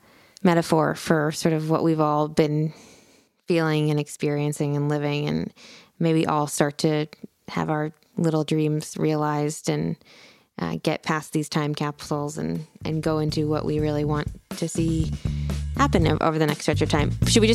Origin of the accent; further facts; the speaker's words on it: Philadelphia, Pennsylvania, United States; And because I grew up in Philadelphia, was so close to New York, we used to come up to the city all the time and see Broadway shows.